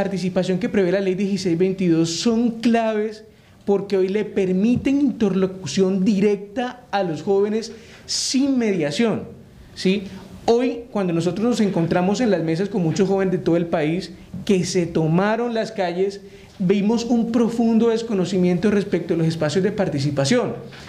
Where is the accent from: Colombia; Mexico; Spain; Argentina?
Colombia; San Andrés, San Andrés, Providencia and Santa Catalina; Yo vengo de San Andrés Isla, yo soy isleño 100%.